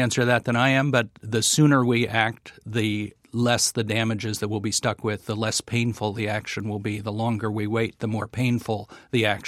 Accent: Northeast, United States; I grew up in the Northeast. The New York subways never used to be flooded by storms until recently.

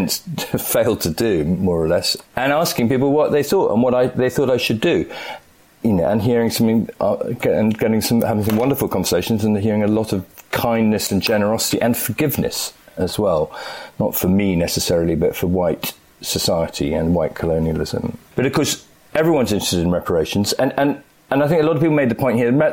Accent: Scotland, United Kingdom; As a Scot, I'm hoping that up here, where we're a little more progressive than the English, we might be able to do something about it.

